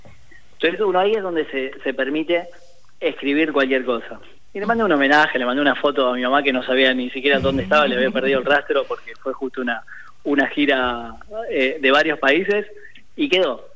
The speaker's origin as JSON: {"language": "Spanish", "region": "Buenos Aires", "country": "Argentina", "said": "No, pero soy de Almagro."}